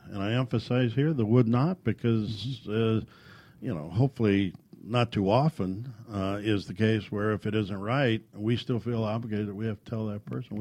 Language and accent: English; Ireland; And being Irish, I was cursed with taking something small and being forced to make it bigger.